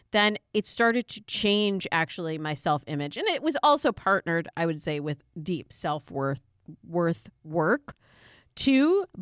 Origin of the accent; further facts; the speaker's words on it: Michigan, United States; also born or lived in Chicago, Illinois; Well, I'm originally from Michigan, I went to school in Chicago